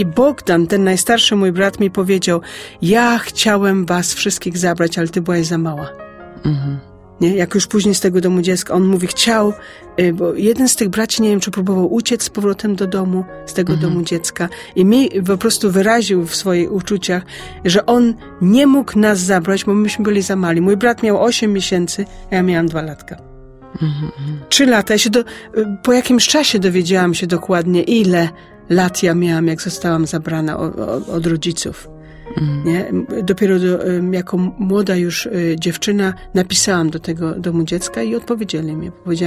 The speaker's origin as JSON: {"language": "Polish", "town": "Broniszów", "region": "Lubusz Voivodeship", "country": "Poland", "tie": "born there", "said": "Urodziłam się w Zielonogórskim, w Kożuchowie, w Broniszowie, tak mówiąc szczerze, to jest jakaś miejscowość mniejsza. Urodziłam się w bardzo biednej rodzinie. 15 dzieci nas było."}